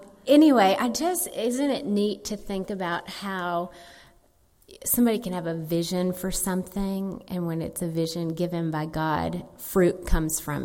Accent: Anderson, Ohio, United States; now in Tennessee; I grew up in Anderson, and with the exception of 3 years after graduate school, I came back and taught at Cincinnati Hills. I've not been back since. I've mostly been in Tennessee.

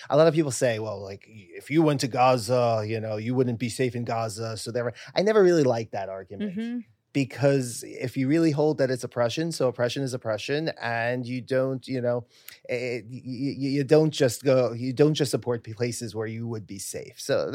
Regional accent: New York City, New York, United States; And for me, I grew up in the West Village. It was never weird to me.

